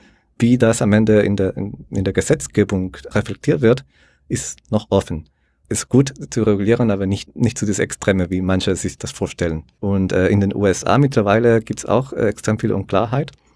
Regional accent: El Salvador; ich komme aus El Salvador, der sehr liberal ist, sage ich mal, mit den ganzen Blockchain-Entwicklungen. Also bei uns ist Bitcoin die Nationalwährung mittlerweile.

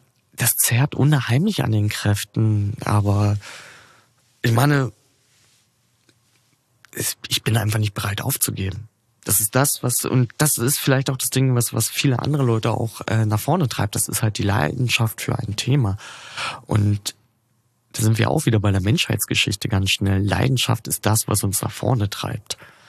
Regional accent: Munich, Bavaria, Germany; Also wir sind das als Münchner ja gar nicht gewöhnt, dass immer eine Straße auch dreckig sein kann.

